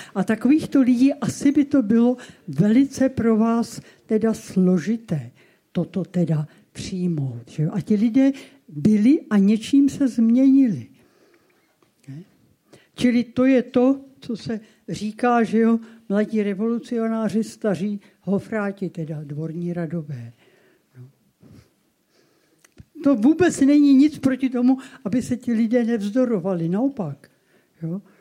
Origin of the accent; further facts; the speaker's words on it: Prague, Czechia; Já si občas jako Pražačka připomínám jako šílený